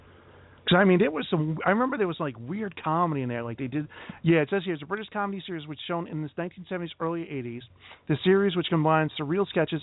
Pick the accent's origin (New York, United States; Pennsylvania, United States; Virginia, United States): New York, United States; Long Island; when I grew up on Long Island, they didn't start showing that until the late 80s here in reruns.